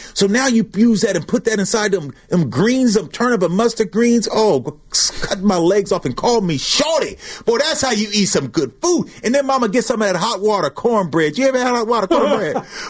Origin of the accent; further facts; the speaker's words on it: Lemoore, California, United States; We're from the country, but I'm from Leemore.